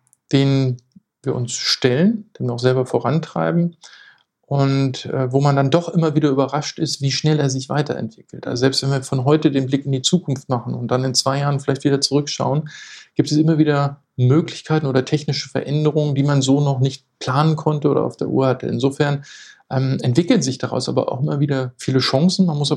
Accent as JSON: {"language": "German", "region": "Lower Saxony", "country": "Germany", "tie": "born there", "moved": "yes", "lives_now": "Hamburg, Germany", "said": "Ich bin gebürtiger Niedersachse, aber bin jetzt schon zusammengerechnet fast 15 Jahre hier."}